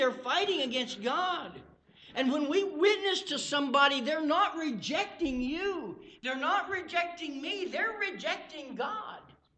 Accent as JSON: {"language": "English", "region": "West Virginia", "country": "United States", "said": "I'm from West Virginia, so just remember, you know. I don't know what all those big words mean, you know."}